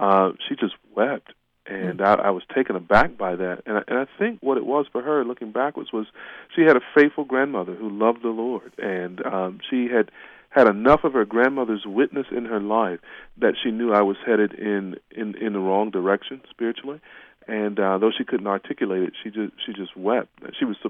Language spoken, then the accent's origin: English; North Carolina, United States; I grew up in the Bible Belt in small town North Carolina, and went to a church with a lot of wonderful people in it